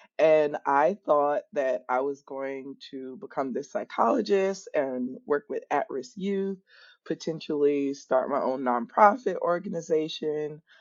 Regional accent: Central Islip, New York, United States; also born or lived in Virginia Beach; So disclaimer, I'm originally from New York, and I did half of my high school years in New York and half in Virginia Beach.

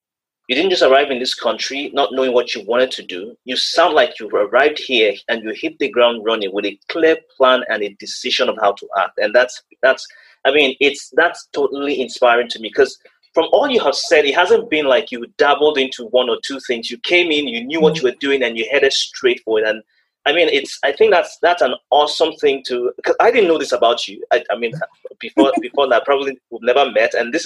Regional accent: Nigeria; And that's because coming from where we came from Nigeria, where we've come from

